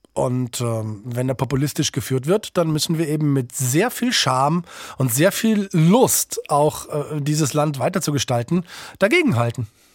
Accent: Munich, Bavaria, Germany; Spielt auch in meiner Heimatstadt München, wo ich mich sehr gut auskenne.

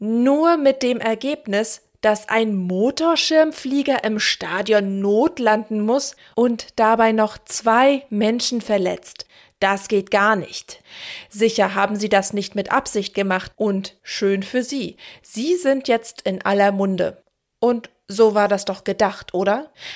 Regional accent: Northern Germany, Germany; da ich als Norddeutsche finde, dass sich manche Dinge einfach besser auf platt ausdrücken lassen

